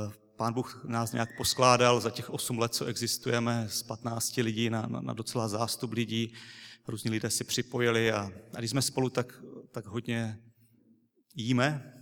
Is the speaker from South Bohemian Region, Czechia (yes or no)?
no; Vsetín, Zlín Region, Czechia; Pocházím ještě ze Vsetína, z Majáku, ze zboru.